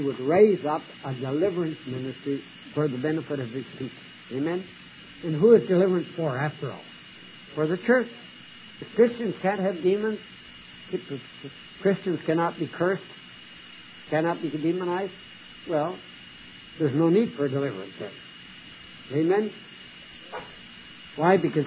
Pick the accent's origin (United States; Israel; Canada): Canada; born there; And I'm not an American citizen. I was born in Canada and never changed my citizenship because my Canadian passport opens doors everywhere.